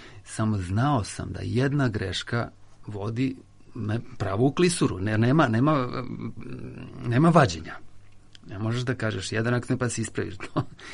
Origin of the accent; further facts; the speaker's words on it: Belgrade, Serbia; born there; ja sam rođen u Beogradu.